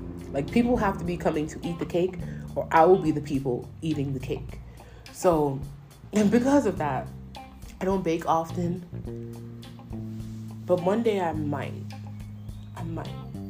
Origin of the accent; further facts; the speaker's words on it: United States; Because I'm Black American. And Black American households, I think we rarely step into other cuisines because we have our own cuisines.